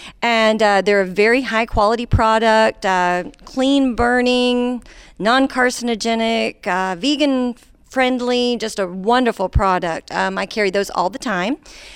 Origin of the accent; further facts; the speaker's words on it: Thayer, United States; And I'm a new business here in Thayer. And I love being back in my hometown with a small business and supporting our community.